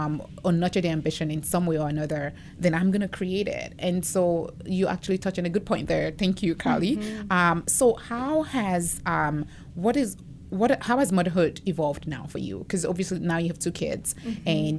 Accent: Nigeria; I'm from Nigeria, as you mm-hmm. know. And one thing about the way I grew up is we actually grew up, we call it a compound.

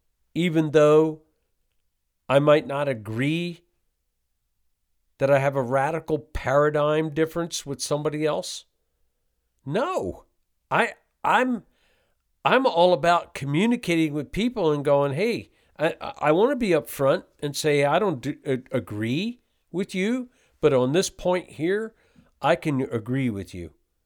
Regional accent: East Coast, United States; My goodness, you could tell I'm from the East Coast.

